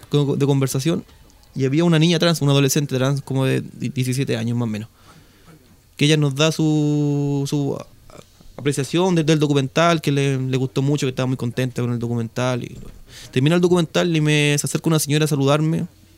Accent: Chile; Nosotros somos chilenos, tenemos muchos modismos

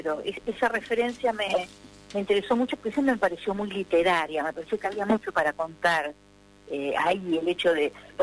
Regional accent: Sunchales, Santa Fe, Argentina; now in Rosario, Argentina; yo nací en Sunchales, o sea que me fui a vivir a Santa Fe cuando cuando terminé el colegio secundario, porque me fui para estudiar letras, tenía 17 años

